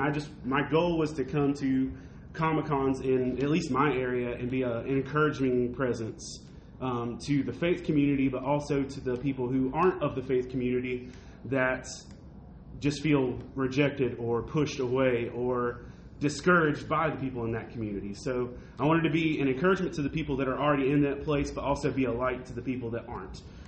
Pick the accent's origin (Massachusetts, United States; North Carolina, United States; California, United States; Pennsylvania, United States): North Carolina, United States; Lumberton; I am a pastor from Lumberton, North Carolina